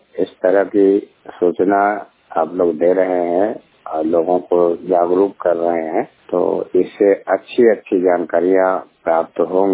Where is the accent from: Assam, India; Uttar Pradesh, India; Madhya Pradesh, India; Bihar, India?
Uttar Pradesh, India; Azamgarh; now in Delhi, India; 100% blind हूँ और आजमगढ़ का निवासी हूँ। यहाँ दिल्ली में मैं रह रहा हूँ और मेरी उम्र 50 वर्ष है।